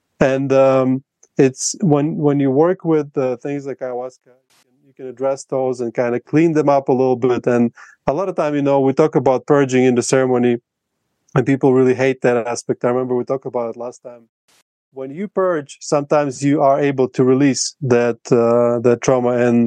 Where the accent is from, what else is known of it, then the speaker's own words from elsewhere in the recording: Latvia; first language Russian; English is a second language; when my native language is Russian, so in Latvia we speak both Russian and Latvian